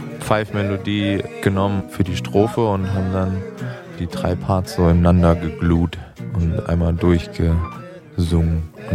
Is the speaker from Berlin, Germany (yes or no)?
yes; Berlin, Germany; Wir kommen aus Berlin und wir machen Musik